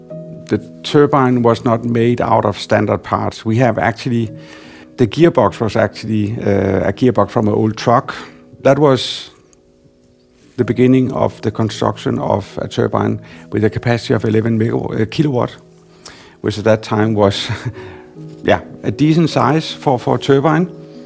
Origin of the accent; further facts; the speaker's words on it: Denmark; now in Copenhagen, Denmark; So I moved from my hometown to Copenhagen.